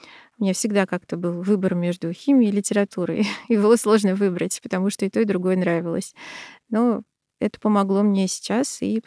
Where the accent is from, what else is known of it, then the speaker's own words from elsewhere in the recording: Moscow, Russia; Я родилась и выросла в Москве, всю жизнь здесь.